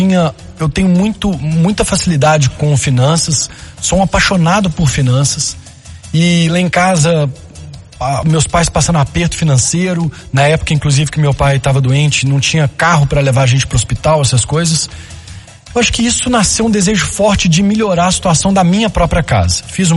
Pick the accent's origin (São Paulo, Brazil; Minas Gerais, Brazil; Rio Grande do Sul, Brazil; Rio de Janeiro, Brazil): Minas Gerais, Brazil; Belo Horizonte; Eu sou de Belo Horizonte, mineirinho da Gema, estudei em Belo Horizonte